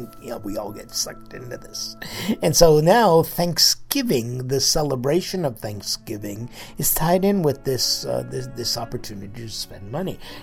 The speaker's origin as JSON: {"language": "English", "region": "California", "country": "United States", "said": "I've always said that as far as being a Californian, you know, right in our backyard in the deserts of Arizona and Nevada and New Mexico, we have treasures in the forests up there"}